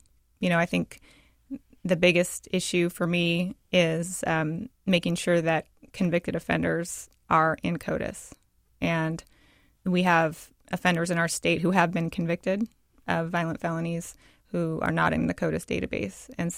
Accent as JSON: {"language": "English", "town": "Tacoma", "region": "Washington", "country": "United States", "tie": "born or raised there", "said": "Because I grew up in Tacoma, I heard about the case when I was a kid."}